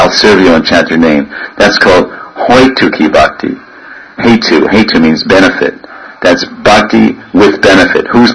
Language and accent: English; New York, United States; Another birth in New York. I'm from New York. Or Brooklyn, Bedford Stuy.